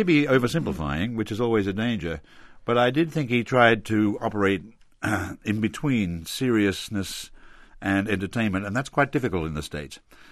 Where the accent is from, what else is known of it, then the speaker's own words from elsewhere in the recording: Australia; I come from Australia